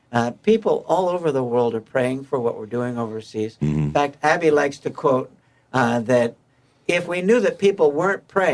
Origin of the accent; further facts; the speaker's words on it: Albany, New York, United States; Albany. Rensselaer.